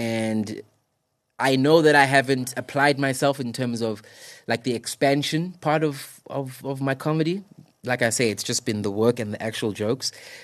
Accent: South Africa; You've got to make way for that to be able to really like enjoy being a South African artist, man.

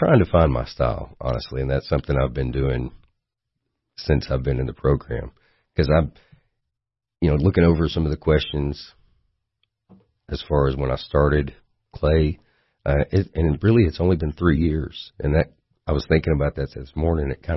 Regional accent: Lafayette, Tennessee, United States; also born or lived in Salina, Tennessee; I was born in Salina, Tennessee.

